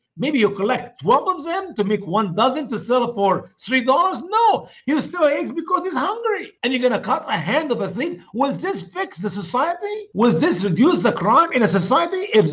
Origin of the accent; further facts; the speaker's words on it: Egypt; as we have seen all over Egypt, my home country, the number of prostitutes in a full burqa is skyrockets.